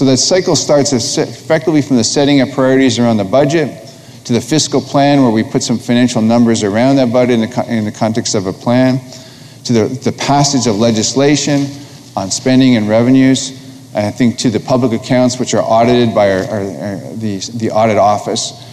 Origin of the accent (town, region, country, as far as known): Canada